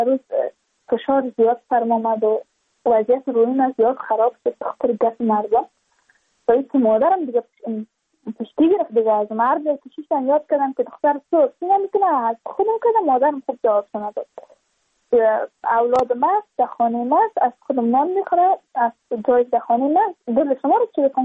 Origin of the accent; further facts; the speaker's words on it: Badakhshan, Afghanistan; چون ما از بدخشان هستیم